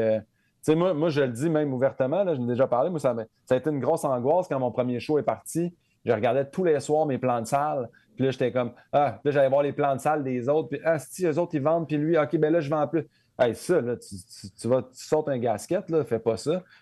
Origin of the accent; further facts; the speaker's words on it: Saint-Hyacinthe, Quebec, Canada; je viens de Saint-Hyacinthe.